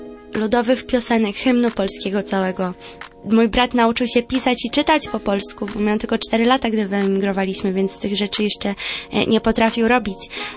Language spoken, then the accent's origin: Polish; United Kingdom; ja w dużej mierze wychowałam się w Wielkiej Brytanii, ale rodzice bardzo zadbali o to, żebyśmy z bratem utrzymali swoją polskość i pamiętali, skąd pochodzimy